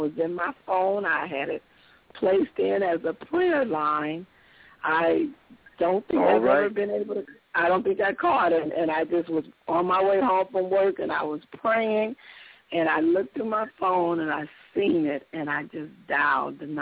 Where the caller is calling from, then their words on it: Lansing, Michigan, United States; I bring you from Lansing, Michigan, and I just wanted to ask for a special prayer.